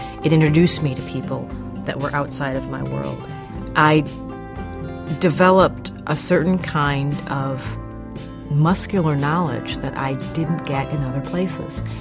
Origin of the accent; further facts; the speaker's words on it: Midwest, United States; NPR helped me understand the world, even though I was growing up in the Midwest.